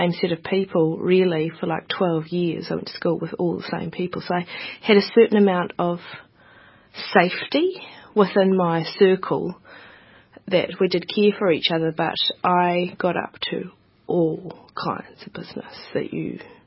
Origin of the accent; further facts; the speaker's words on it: Hawke's Bay, New Zealand; and I grew up in Hawke's Bay.